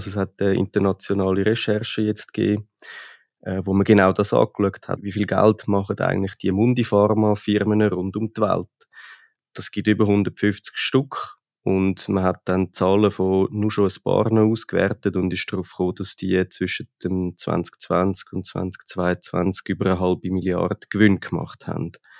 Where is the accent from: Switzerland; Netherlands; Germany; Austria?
Switzerland; Und es gibt einfach bei uns in der Schweiz zum Glück Beratungsstellen.